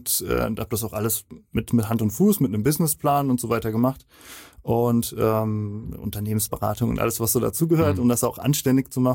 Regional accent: Andernach, Rhineland-Palatinate, Germany; Ich komme aus Andernach, das ist in der Nähe von Koblenz, so 20 Kilometer entfernt ungefähr.

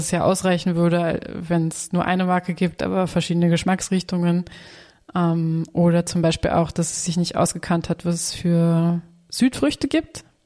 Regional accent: Berlin, Germany; now in Vienna, Austria; Aus Berlin. Und lustigerweise habe ich, als ich nach Wien gezogen bin, die ersten zwei Wochen habe ich kaum geredet, weil es mir so peinlich war, weil ich gehört habe, dass ich ganz anders klinge als alle anderen.

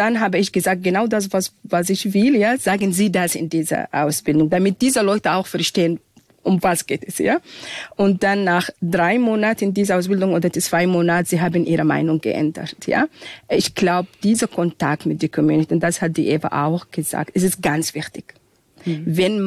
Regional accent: Sudan; German is a second language; Ja, ich bin aus dem Sudan. Sudan ist ein afrikanisch-arabisches Land.

